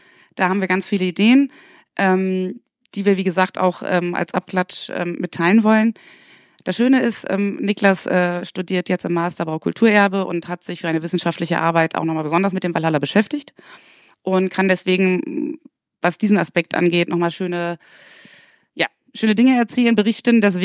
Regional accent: Wiesbaden, Hesse, Germany; Ich bin in Wiesbaden aufgewachsen.

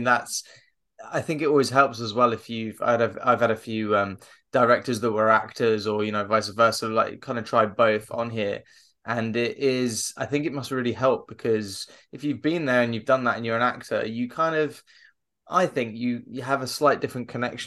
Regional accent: United Kingdom; for me, being British, Michael Caine is at the top of the, you know, he's an icon

